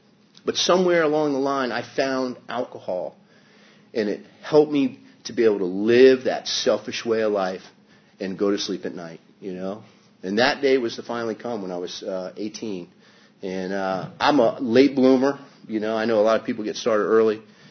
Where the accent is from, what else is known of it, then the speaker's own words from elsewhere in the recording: Kensington, Maryland, United States; also born or lived in Washington, D.C.; but I grew up in Kensington, Maryland. And, you know, I was actually born in Washington, D.C. And then my family moved out to the suburbs.